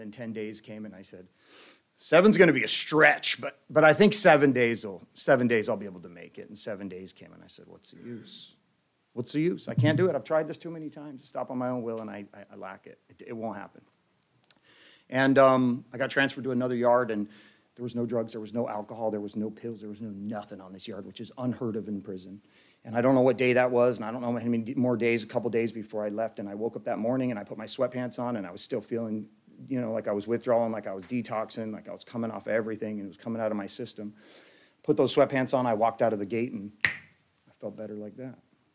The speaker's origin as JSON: {"language": "English", "town": "San Diego", "region": "California", "country": "United States", "tie": "born or raised there", "said": "he was from San Diego, and I grew up in San Diego"}